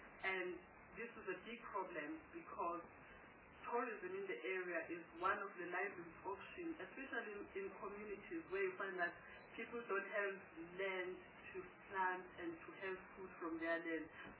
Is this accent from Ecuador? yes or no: no; KwaZulu-Natal, South Africa; I come from KwaZulu-Natal